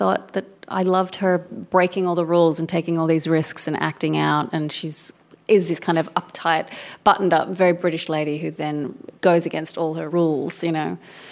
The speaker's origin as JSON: {"language": "English", "country": "Australia", "said": "Well, I am Australian."}